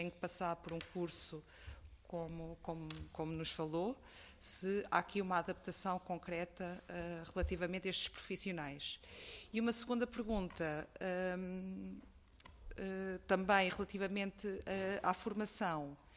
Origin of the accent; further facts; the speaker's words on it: Centro, Portugal; eu sou do Distrito de Coimbra